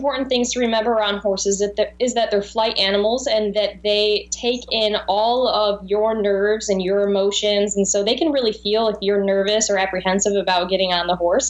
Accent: Bridgeport, New York, United States; I am in Bridgeport, New York. Bridgeport's my hometown, so that's where I am currently.

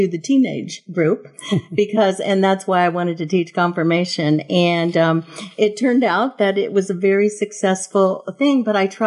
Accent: Delhi Hills, Ohio, United States; I was born and raised in Delhi Hills, which is a suburb of Cincinnati, Ohio.

